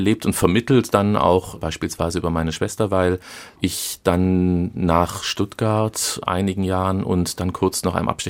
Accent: Madrid, Spain; also born or lived in Barcelona; Und dann bin ich in Madrid und Barcelona aufgewachsen und bin dort zur Schule gegangen, habe auch Abitur gemacht.

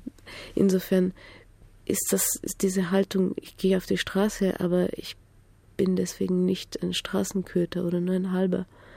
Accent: Vienna, Austria; German is a second language; Ja, bin Österreicherin.

